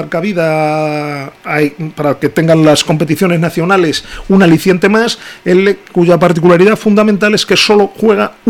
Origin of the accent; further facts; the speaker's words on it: Spain; como buen español, que me considero, ya lo sabe todo el mundo, es un español orgulloso de ser español y además extraordinariamente vinculado con mi país